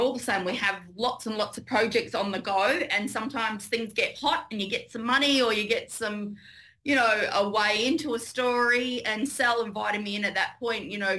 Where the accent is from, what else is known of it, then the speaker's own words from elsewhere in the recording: Northern Territory, Australia; now in Darwin, Australia; I'm actually from Central Australia, but I live in Darwin, so I know this world really well.